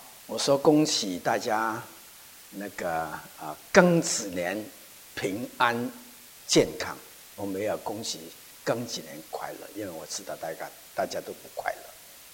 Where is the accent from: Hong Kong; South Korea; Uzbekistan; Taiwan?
Hong Kong; 我自己从我是香港来的人，对香港的事情很关心